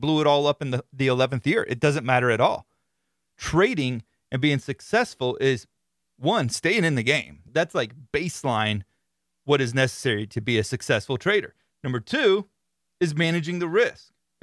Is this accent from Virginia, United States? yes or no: no; Florida, United States; But in any case, I'm from Florida. We have some crazy stuff that goes on down here, and I'm embracing it.